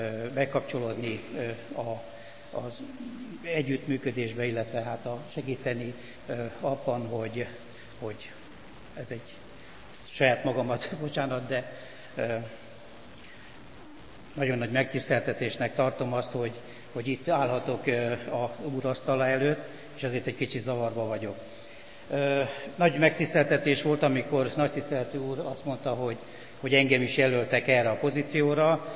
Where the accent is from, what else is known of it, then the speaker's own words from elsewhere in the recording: Baracska, Fejér, Hungary; now in Budapest, Hungary; 57 éve születtem Baracska községben, nevelkedtem, ott jártam iskolába, ott jártam hittanra